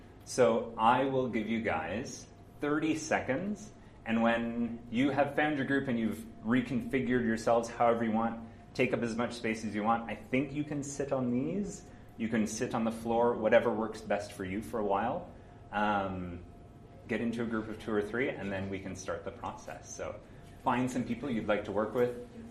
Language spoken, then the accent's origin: English; Canada; now in Germany; I'm originally from Canada, currently living in Germany. In about a month, moving to Belgium